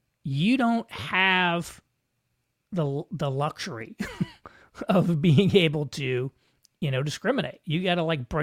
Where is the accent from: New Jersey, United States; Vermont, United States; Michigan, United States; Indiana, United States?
Indiana, United States; Where I grew up in Southern Indiana, my church operates sort of a halfway house type thing for ex-offenders.